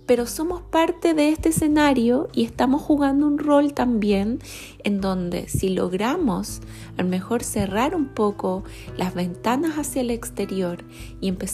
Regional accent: Chile; yo vengo desde Chile

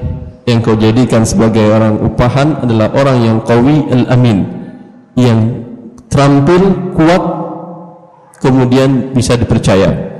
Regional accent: Padang, West Sumatra, Indonesia; Ada sebagian orang dari daerah Padang, kebetulan saya dari Padang

